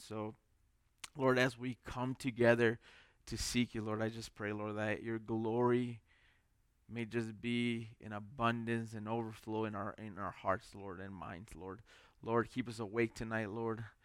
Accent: Chicago, Illinois, United States; And I'm from a pretty decent-sized city. I'm from Chicago, and I grew up there.

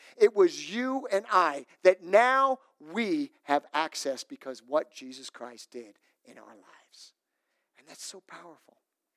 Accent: New York City, New York, United States; growing up in New York City, I had the opportunity to go through the Metropolitan Museum of Art.

